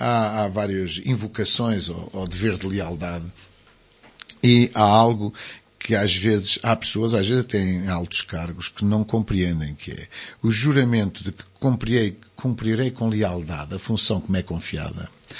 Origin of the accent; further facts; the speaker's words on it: Portugal; Está claro que nós, como somos portugueses, somos um povo pragmáticos e céticos e distantes das coisas.